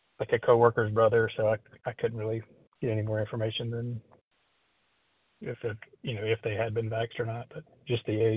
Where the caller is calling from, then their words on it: Atlanta, Georgia, United States; from Atlanta.